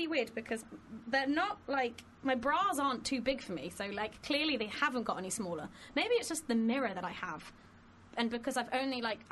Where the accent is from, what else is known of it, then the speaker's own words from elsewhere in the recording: Houston, Texas, United States; Cool. I'm from Houston.